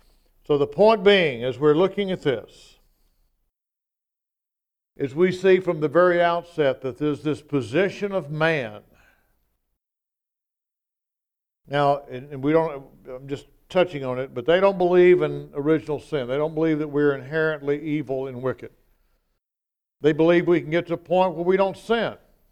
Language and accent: English; Jackson, Mississippi, United States; I'm from Jackson, Mississippi.